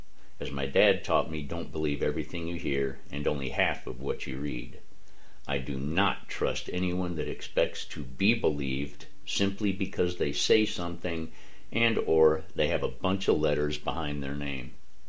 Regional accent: United States; I am an American, a patriot, and an activist.

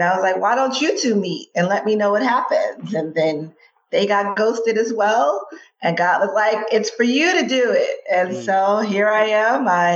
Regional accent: New York City, New York, United States; now in Phoenix, United States; I currently live in Phoenix, Arizona, born and raised in the Bronx, New York, and I am a certified athletic trainer.

